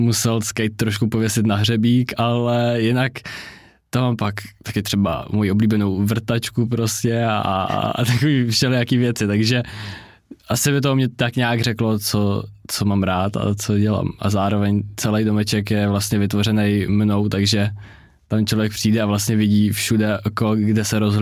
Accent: Karlovy Vary, Karlovy Vary Region, Czechia; born or raised there; also born or lived in Ústí nad Labem / Teplice

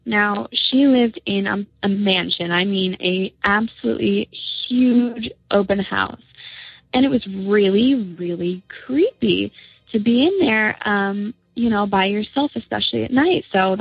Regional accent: Indiana, United States; I'm from Indiana, and I'm a new listener to the podcast

